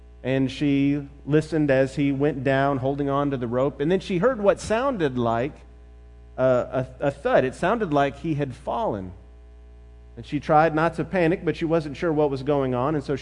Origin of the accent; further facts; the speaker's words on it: Memphis, Tennessee, United States; things that took place in Memphis and growing up in the Memphis area